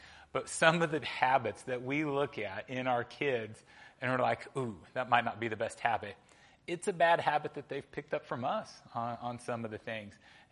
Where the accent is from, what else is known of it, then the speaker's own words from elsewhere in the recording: Arkansas, United States; I'm from Arkansas, so it's fine.